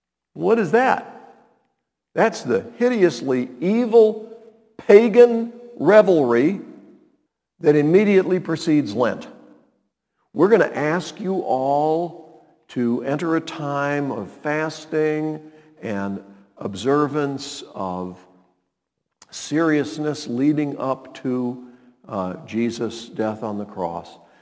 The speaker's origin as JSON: {"language": "English", "town": "New Orleans", "region": "Louisiana", "country": "United States", "said": "Pastor Wood, I'm from New Orleans."}